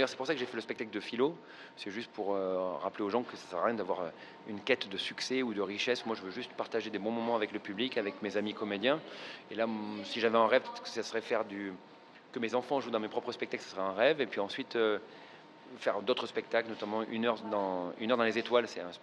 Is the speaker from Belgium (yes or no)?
no; Avignon, Provence-Alpes-Côte d'Azur, France; Avignon, déjà, c'est ma ville natale. Moi, je suis né à Avignon, donc c'est particulier. Mes parents, d'ailleurs, habitent toujours ici, donc j'ai fait mes études dans Avignon, au lycée.